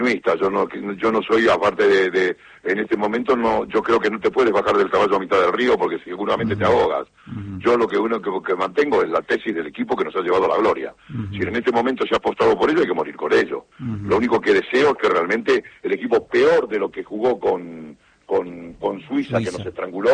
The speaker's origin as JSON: {"language": "Spanish", "country": "Argentina", "lives_now": "Spain", "said": "Yo tengo 54 años viviendo en España, sí, toda la vida, mis hijos nacieron aquí, todo. Pero evidentemente, Argentina sobre todo, yo soy argentino y muero por Argentina."}